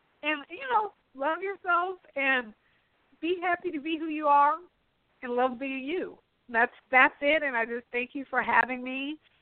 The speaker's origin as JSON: {"language": "English", "region": "Pacific Northwest", "country": "United States", "said": "You know, that tells you, though, I'm from the Pacific Northwest, right?"}